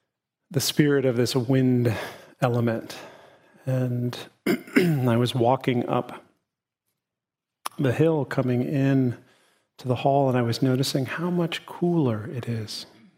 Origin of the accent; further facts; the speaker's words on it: Midwest, United States; I come from the Midwest, so I know the power of wind with tornadoes.